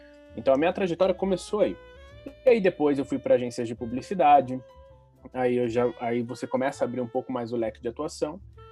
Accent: Campinas, São Paulo, Brazil; born there; eu sou nascido em Campinas, eu sou formado em Campinas

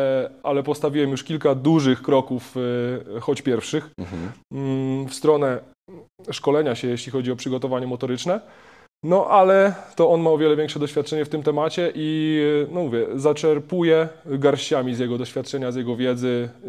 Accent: Bydgoszcz, Kuyavian-Pomeranian Voivodeship, Poland; now in Lublin, Poland; Ja pochodzę z Bydgoszczy, dokładnie.

